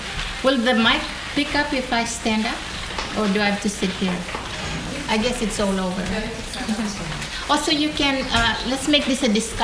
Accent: Philippines; now in United States; So I went to my home country, the Philippines, and studied traditional Chinese medicine.

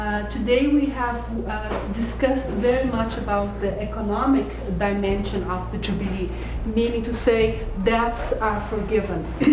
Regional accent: Brazil; I'm from Brazil.

